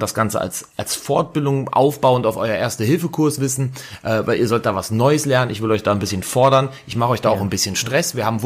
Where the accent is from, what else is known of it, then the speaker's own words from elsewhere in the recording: Rhineland, Germany; Damit ich bin Rheinländer, ich rede da Klartext.